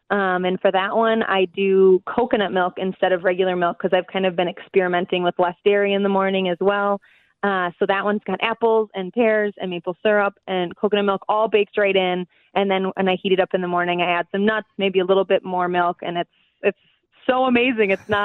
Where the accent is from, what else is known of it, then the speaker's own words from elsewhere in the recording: Madison, Wisconsin, United States; I am from Wisconsin. I'm from the Madison area. I'm a farmer, so I love local food.